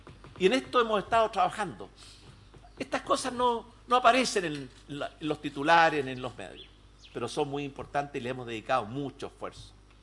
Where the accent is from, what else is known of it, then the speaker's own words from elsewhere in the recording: Chile; como presidente de Chile, como chileno